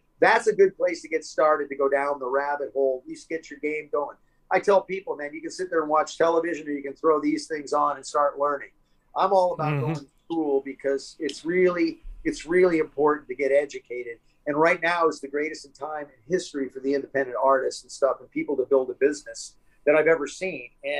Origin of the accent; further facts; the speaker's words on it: Cincinnati, Ohio, United States; I'm from Cincinnati. I tell artists, oh, I'm a guitar player from Cincinnati.